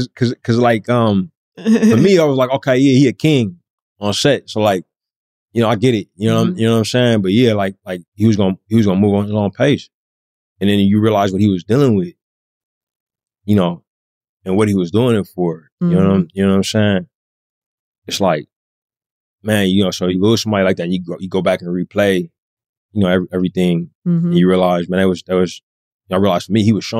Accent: California, United States; But I'm from the Bay Area, big Warriors fan, love Steph

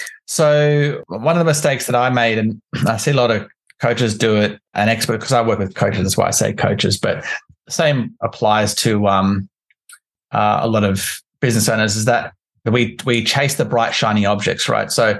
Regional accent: Canberra, Australian Capital Territory, Australia; I'm from Canberra in Australia, which is actually similar weather to London. Actually, it's very cold in the winter.

